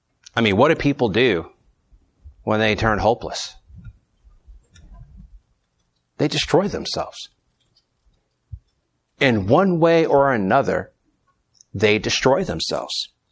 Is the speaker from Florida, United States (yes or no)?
yes; Florida, United States; Now, I'm from Florida, and we build on the sand down there.